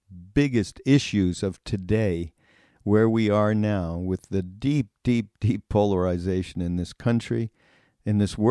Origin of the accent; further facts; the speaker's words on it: Montreal, Quebec, Canada; actually from my hometown in Montreal.